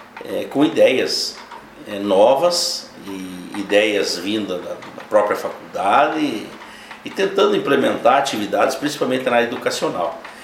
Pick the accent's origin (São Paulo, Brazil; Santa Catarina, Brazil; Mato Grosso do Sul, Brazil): Santa Catarina, Brazil; Xanxerê; born there; Afinal de contas, a nossa família é xanxerense, eu nasci em Xanxerê.